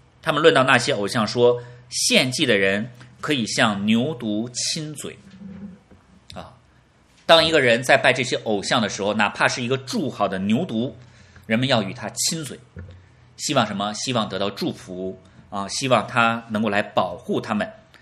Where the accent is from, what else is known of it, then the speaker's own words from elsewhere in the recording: China; 我们今天作为中国人来讲，我们问候最多的方式就是握手啊